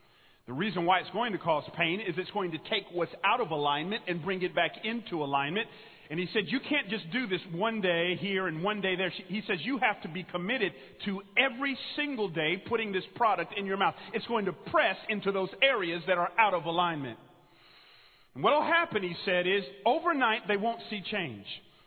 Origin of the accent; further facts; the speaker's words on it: Atlanta, Georgia, United States; I grew up in Atlanta, as Dr. Aiken said, which means we are people full of character.